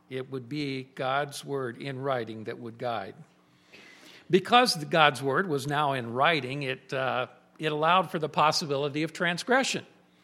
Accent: St. Petersburg, Florida, United States; because as a kid, I grew up in St. Petersburg, Florida. I don't know if any of you have ever been to St. Petersburg.

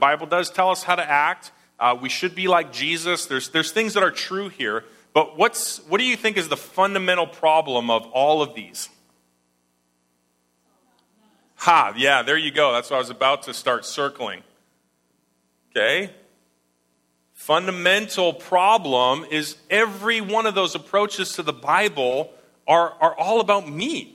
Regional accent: Canada; I've got a mental picture because I'm Canadian, what a grab bag is.

